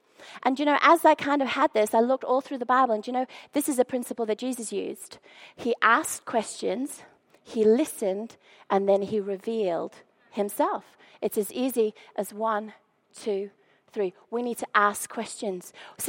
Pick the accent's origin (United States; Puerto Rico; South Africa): South Africa; because I'm South African